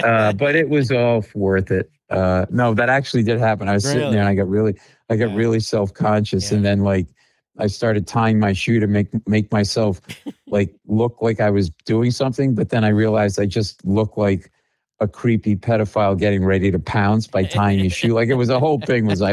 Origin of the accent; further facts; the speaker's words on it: Rhode Island, United States; Like I said, I grew up in New England, Rhode Island.